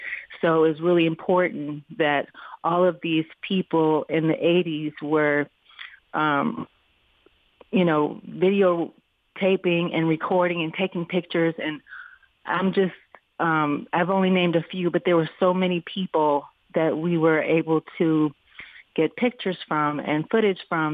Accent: Detroit, Michigan, United States; And I'm very proud to say that I'm from Detroit

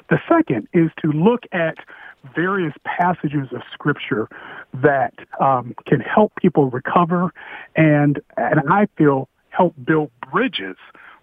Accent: Indiana, United States; So I'm from Indiana, and I was a Baptist minister for about a decade.

